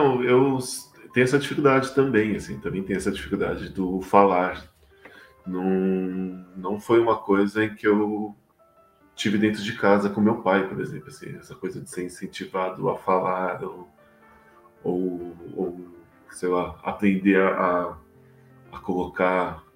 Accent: São Paulo, Brazil; eu sou de Perus, e eu vejo muito isso na quebrada

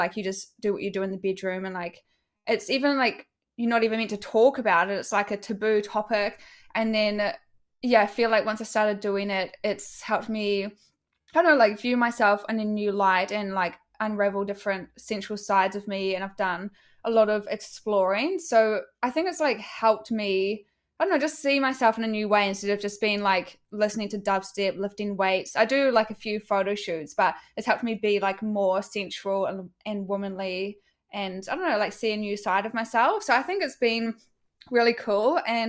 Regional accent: New Zealand; because I'm from New Zealand and I can't get government assistance

